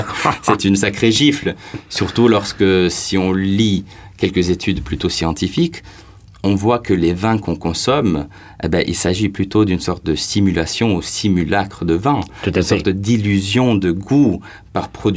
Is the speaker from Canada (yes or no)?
no; Perpignan, Occitanie, France; ça me rappelle un peu mon enfance. J'ai grandi en partie à Perpignan, entouré de ces vignes de grenache et de syrah